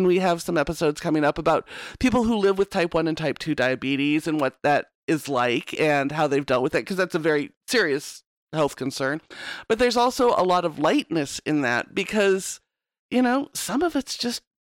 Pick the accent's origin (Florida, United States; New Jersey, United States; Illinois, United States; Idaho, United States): Idaho, United States; I grew up white in Southeast Idaho. I didn't see my first Black person until I was in fourth grade.